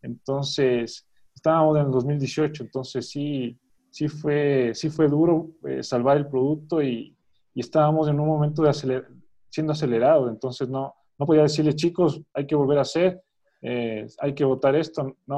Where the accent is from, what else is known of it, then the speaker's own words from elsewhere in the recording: Ecuador; also born or lived in Chile; yo soy ecuatoriano chileno, entonces mi idea, yo estaba viviendo en Ecuador y mi idea era ir a Chile.